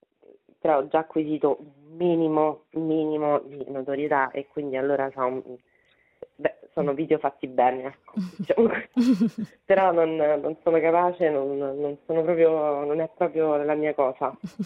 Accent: Lazio, Italy; accent: Roman; Non so se col mio accento romano molto apprezzato riuscirei, però mi piacerebbe molto.

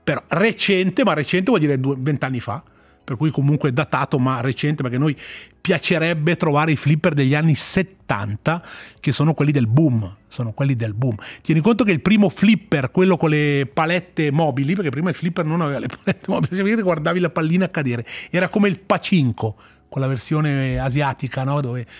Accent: Bellinzona, Ticino, Switzerland; Io sono nato, cresciuto a Bellinzona

